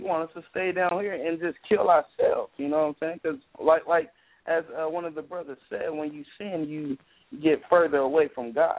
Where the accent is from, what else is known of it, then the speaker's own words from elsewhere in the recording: Dallas, Texas, United States; Well, I'm from Dallas, and in Dallas I attend the church, Friendship West Baptist Church